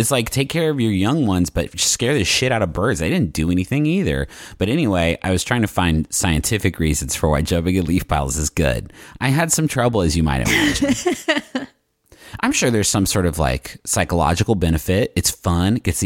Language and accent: English; West Virginia, United States; because growing up in West Virginia, there are trees for days.